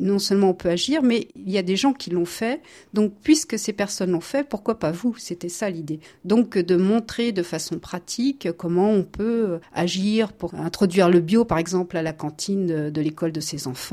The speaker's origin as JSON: {"language": "French", "town": "Paris", "region": "Île-de-France", "country": "France", "said": "Et oui, je suis parisienne, donc je connais un peu les problèmes de la ville."}